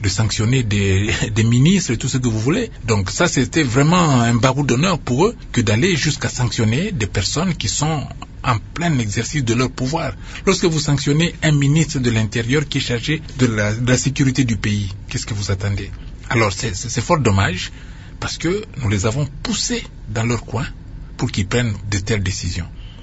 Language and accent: French; DR Congo; Je suis congolais, pur sang à 100%